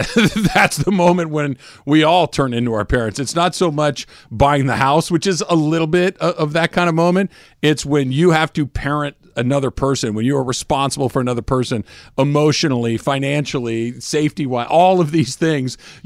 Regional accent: Iowa, United States; now in Los Angeles, United States; when I moved to Los Angeles from Iowa, I just really thought that there was an opportunity for me here

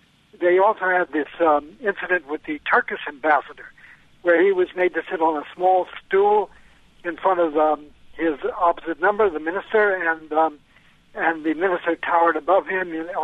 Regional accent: United States; Well, as a Jew, but also as an American, I'm absolutely outraged at the insult that was given to our government.

